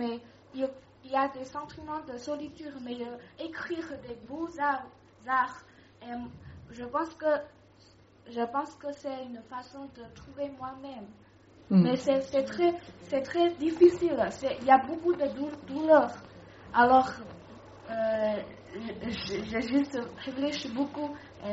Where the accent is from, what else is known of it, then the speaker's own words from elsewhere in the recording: China; French is a second language; je suis une étudiante, je suis une chinoise